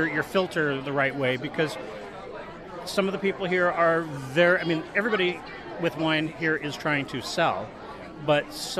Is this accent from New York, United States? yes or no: yes; New York City, New York, United States; I'm from New York City, and my blog is wineandfoodworld.com.